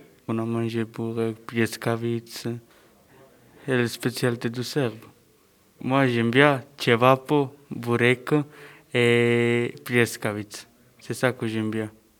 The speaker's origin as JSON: {"language": "French", "town": "Loznica", "region": "Mačva District", "country": "Serbia", "lives_now": "France", "said": "J'ai 17 années. En Serbie, j'habite à Loznica. C'est au côté Sabac."}